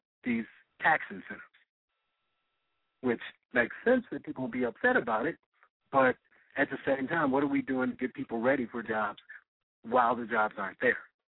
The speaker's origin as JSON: {"language": "English", "town": "Gary", "region": "Indiana", "country": "United States", "said": "like you mentioned, I'm from Gary and Gary, where you fight hard to get jobs there"}